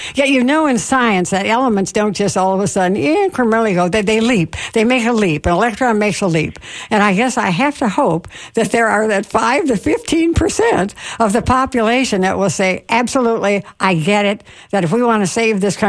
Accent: Ireland; but hey, I'm Irish, so things are, you might feel a bit helpless, but it's never hopeless.

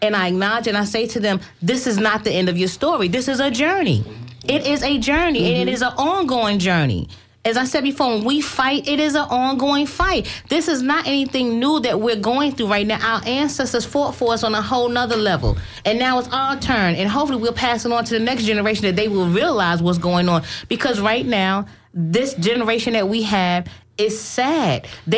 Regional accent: New York, United States; because I'm telling you, I'm from New York.

